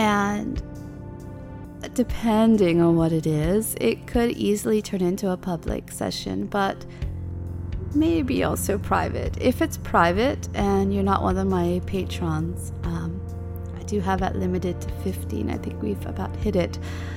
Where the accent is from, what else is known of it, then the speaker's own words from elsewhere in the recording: United States; now in United Kingdom; I know I sound like an American. I am an American. Actually, I'm a dual citizen of America and a European country. And I also live in the UK.